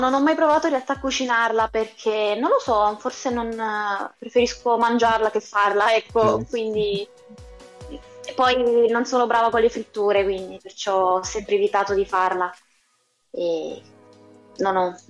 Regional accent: Sicily, Italy; now in Ferrara, Italy; io sono siciliana e me, cioè io sono amante dell'arancina. Poi stando a Ferrara l'ho mangiata sempre meno.

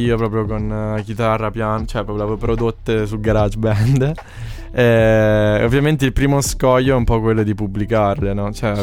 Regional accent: Civitanova Marche, Marche, Italy; io vengo da Civitanova Marche, non vengo da Milano, da Torino, cioè un paesino

